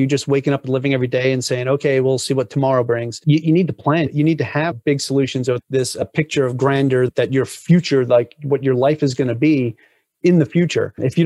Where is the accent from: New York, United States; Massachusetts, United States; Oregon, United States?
New York, United States; Long Island; I grew up on Long Island, New York. So I know what it's like to have that snow day and wake up and look outside